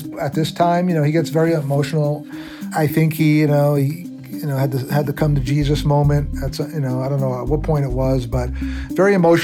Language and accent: English; New York, United States; I mean, he looked like, you know, I'm from New York.